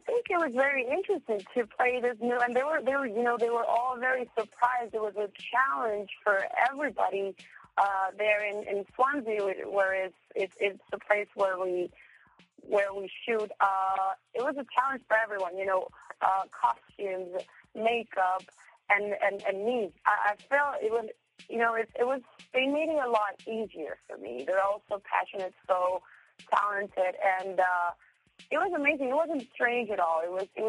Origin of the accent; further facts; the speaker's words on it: Colombia; first language Spanish; English is a second language; I'm from Colombia, so Spanish is my first language.